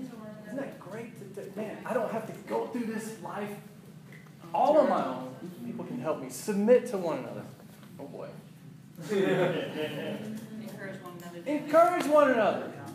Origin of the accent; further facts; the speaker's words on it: Atlanta, Georgia, United States; I grew up in Atlanta, Georgia, one of the most religious places.